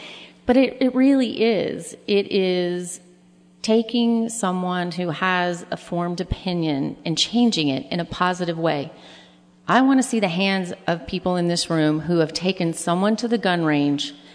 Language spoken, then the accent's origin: English; Las Vegas, Nevada, United States; now in Texas, United States; And I grew up in Las Vegas. All my family's from Texas. So now I get the great pleasure of living in Texas again.